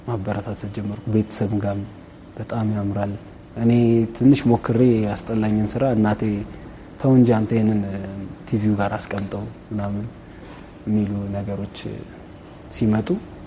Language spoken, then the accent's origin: Amharic; Addis Ababa, Ethiopia; born or raised there